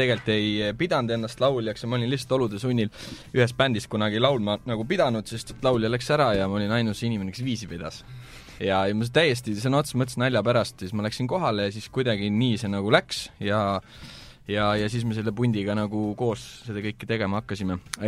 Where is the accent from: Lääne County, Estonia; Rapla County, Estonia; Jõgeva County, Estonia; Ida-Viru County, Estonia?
Rapla County, Estonia; Rapla; mina olen Raplast pärit.